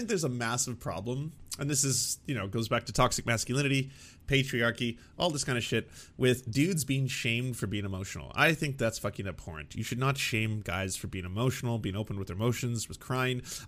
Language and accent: English; Canada; as a Canadian myself